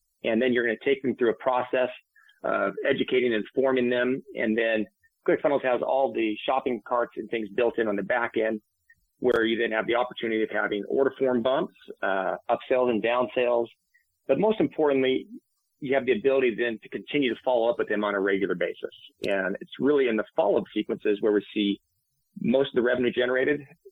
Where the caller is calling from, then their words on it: Boise, Idaho, United States; I'm up in Boise, Idaho.